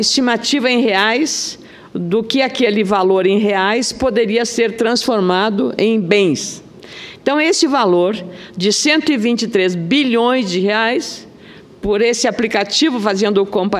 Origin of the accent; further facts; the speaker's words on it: Rio Grande do Sul, Brazil; que é lá da minha terra, do Rio Grande do Sul, lá de São Marcos.